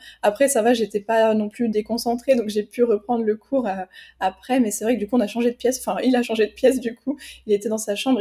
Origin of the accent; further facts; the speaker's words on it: Bourgogne-Franche-Comté, France; now in Aix-en-Provence, France; j'ai 25 ans et j'habite proche d'Aix-en-Provence et je viens de Bourgogne du coup à la base.